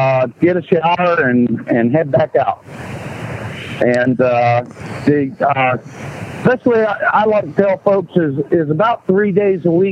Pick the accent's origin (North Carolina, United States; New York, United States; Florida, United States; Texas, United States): Florida, United States; Daytona; First of all, I grew up in Daytona, Florida, and so NASCAR has always been